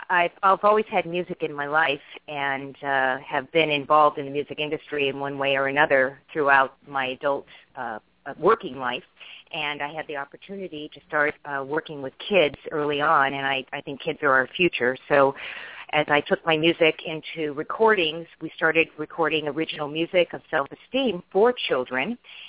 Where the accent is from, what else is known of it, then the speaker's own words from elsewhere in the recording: California, United States; also born or lived in Tennessee; now in Napa, United States; Actually, I was born in Tennessee and grew up in Southern California from the time that I was 2 years old.